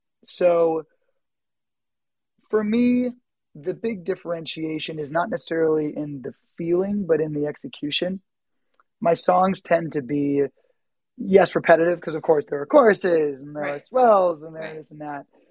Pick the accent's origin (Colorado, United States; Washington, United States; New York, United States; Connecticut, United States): Connecticut, United States; South Windsor; Well, I am originally from South Windsor, Connecticut. I'm a ninth generation Connecticut resident. So my family has been here for years.